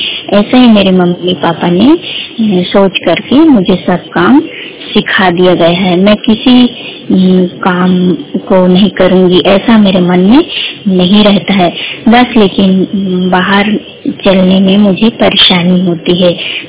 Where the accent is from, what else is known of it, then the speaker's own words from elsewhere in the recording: Dhamtari, Chhattisgarh, India; मैं 2-3 जगह काम की हूँ, रायगढ़ में, भिलाई में, मेरे गांव साल धमतरी में काम की हूँ